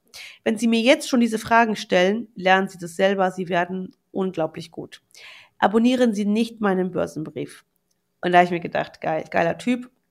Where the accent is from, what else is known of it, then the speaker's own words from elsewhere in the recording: Wuppertal, North Rhine-Westphalia, Germany; ich bin in Wuppertal aufgewachsen, habe in Düsseldorf studiert